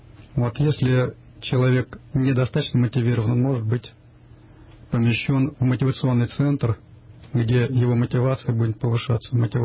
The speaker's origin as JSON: {"language": "Russian", "region": "Ivanovo Oblast", "country": "Russia", "said": "сам я тоже из Ивановской области, как раз этих людей предметно знаю."}